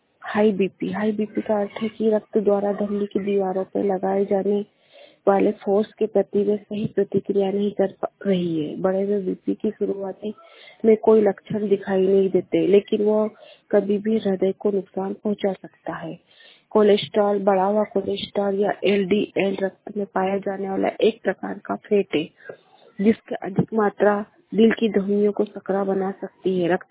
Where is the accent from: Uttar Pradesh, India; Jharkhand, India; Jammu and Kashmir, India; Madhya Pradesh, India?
Madhya Pradesh, India; Mhow; मैं महू से हूँ, जिला इंदौर।